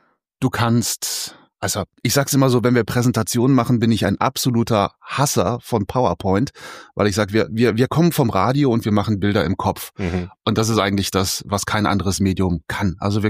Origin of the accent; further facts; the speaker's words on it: Euskirchen, North Rhine-Westphalia, Germany; Wir kommen aus Euskirchen.